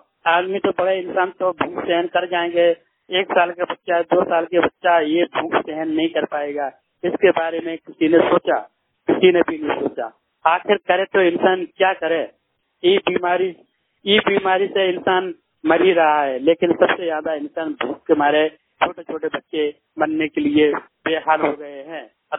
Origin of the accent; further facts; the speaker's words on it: Uttar Pradesh, India; now in Ahmedabad, India; मैं जिला झांसी तीर्थ का रहने वाला हूँ। अहमदाबाद में सिलाई का काम करता हूँ।